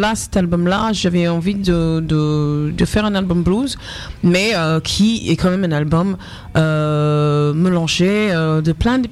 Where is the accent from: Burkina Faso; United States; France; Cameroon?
United States; le fait que je suis américaine